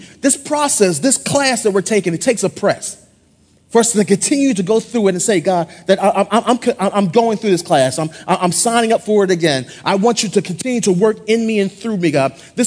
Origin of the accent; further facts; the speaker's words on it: Philadelphia, Pennsylvania, United States; You guys know I'm from Philadelphia, right? Born and raised on a playground where I spent most of my days.